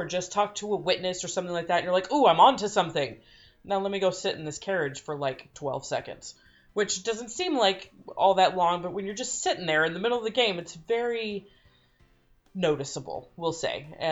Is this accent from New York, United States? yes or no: no; Los Angeles, California, United States; Not the least of which because I grew up in Los Angeles, so seeing all of the real world locations